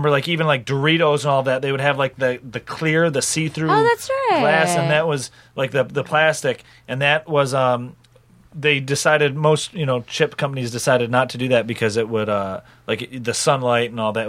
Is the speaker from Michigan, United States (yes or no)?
yes; Bay City, Michigan, United States; Because I'm from Michigan and we used to have like the Andy Capps. Yeah. It reminds me of like there was a small, in my town, Bay City, Michigan, there was a chip company called Made Right.